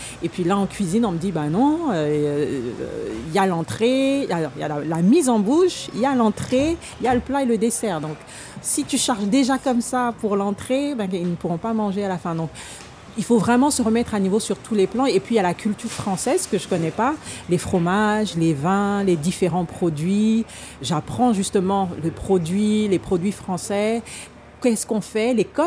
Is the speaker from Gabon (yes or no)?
yes; Gabon; j'ai grandi au Gabon.